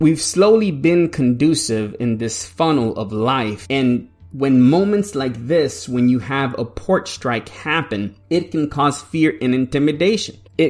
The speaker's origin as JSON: {"language": "English", "country": "Puerto Rico", "tie": "born there", "said": "I was born in Puerto Rico."}